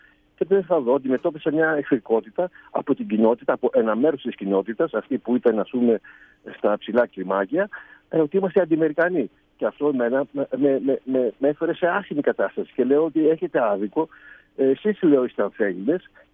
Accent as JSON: {"language": "Greek", "town": "Volos", "region": "Thessaly", "country": "Greece", "tie": "born or raised there", "said": "εγώ γεννήθηκα και μεγάλωσα στο Βόλο, τα γυμνάσια, τα Λύκεια και μετά στην Αθήνα. Δύο χρόνια στην αεροπορία."}